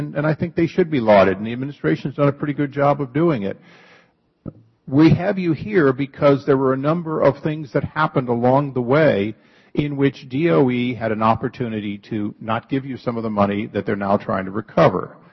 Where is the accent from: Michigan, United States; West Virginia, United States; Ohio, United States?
Ohio, United States; I'm currently from California, Mr. Fisker. Welcome. But I was born and raised in Ohio. I grew up in a car company family.